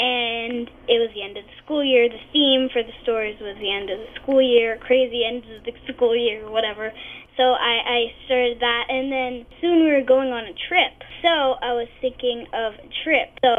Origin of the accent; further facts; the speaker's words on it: Canada; accent: Canadian; I don't know a Canadian accent because I'm Canadian, so.